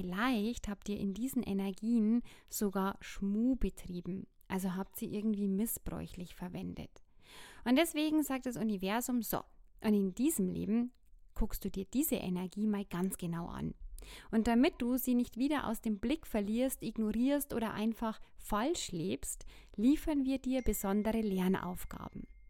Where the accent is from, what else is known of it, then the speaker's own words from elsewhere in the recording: Bad Kötzting, Bavaria, Germany; Nur dieses Wochenende bin ich in meiner Heimat in Bad Kötzting